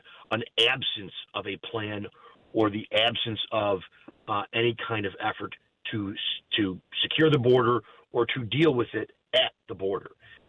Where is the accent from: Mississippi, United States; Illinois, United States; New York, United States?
New York, United States; North Tonawanda; I was the mayor of my hometown of North Tonawanda before that.